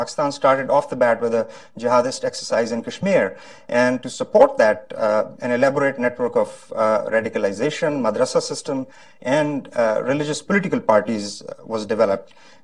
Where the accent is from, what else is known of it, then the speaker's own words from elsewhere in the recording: Florida, United States; But first things first, I'm from Florida, and we had a really major disaster in Florida, a major tragedy yesterday.